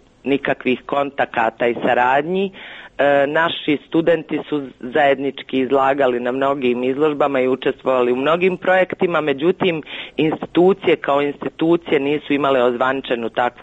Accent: Sarajevo, Federation of Bosnia and Herzegovina, Bosnia & Herzegovina; sa mnom u klasi, ja sam bila jedina iz Sarajeva.

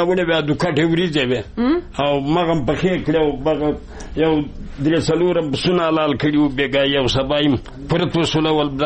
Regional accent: Kabul, Afghanistan; زه وو زه د کابل دی ولایت.

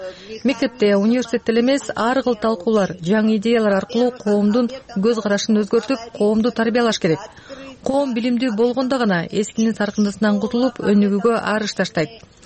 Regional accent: Georgia; менин мекеним Грузияда көрдүк.

